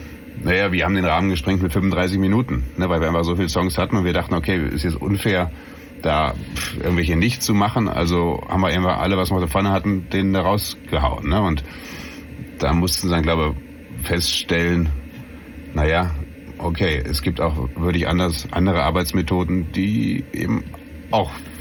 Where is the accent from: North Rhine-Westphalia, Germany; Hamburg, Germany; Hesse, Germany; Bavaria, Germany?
Hesse, Germany; Ich meine, ich komme ja aus der Ecke.